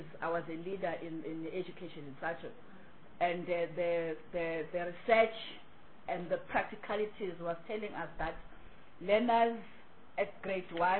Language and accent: English; Gauteng, South Africa; As Honorable Rancho indicated that you are from provinces, I'm from Gauteng.